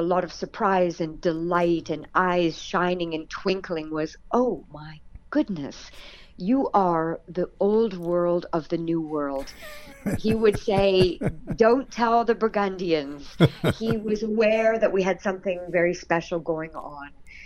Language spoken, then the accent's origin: English; Vancouver, British Columbia, Canada; And I said I was from Vancouver